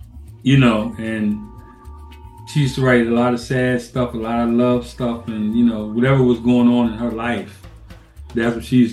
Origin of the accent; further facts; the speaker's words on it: Philadelphia, Pennsylvania, United States; But I grew up in West Philly, and we used to have a finished basement